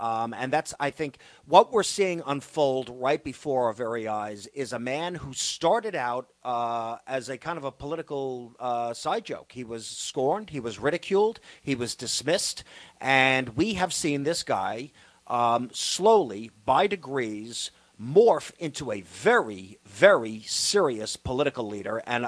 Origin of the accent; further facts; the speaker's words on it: New York, United States; Look, I come from New York.